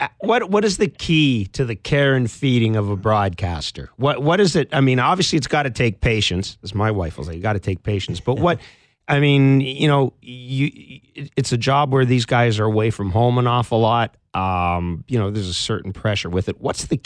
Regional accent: Manitoba, Canada; I grew up in Manitoba.

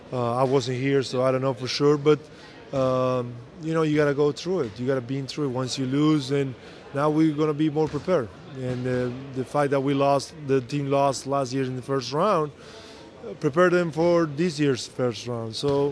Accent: Buenos Aires, Argentina; now in United States; but I'm from Buenos Aires, so I know how to deal with traffic.

